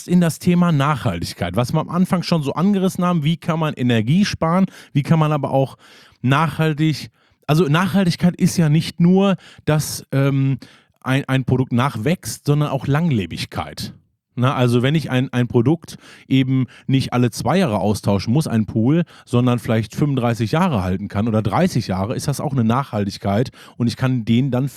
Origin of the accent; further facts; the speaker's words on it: Hagen, North Rhine-Westphalia, Germany; Ich war einmal in der Saunalandschaft und da haben die einen Schwimmteich gehabt in meiner Heimat Hagen.